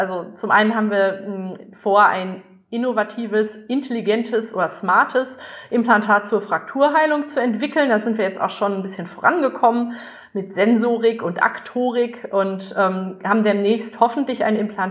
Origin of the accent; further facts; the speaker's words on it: Detmold, North Rhine-Westphalia, Germany; Okay, also ich komme aus Detmold in Nordrhein-Westfalen ursprünglich, habe da Abi gemacht und dann ganz normal Medizin studiert, erst in Halle an der Saale und dann in Lübeck.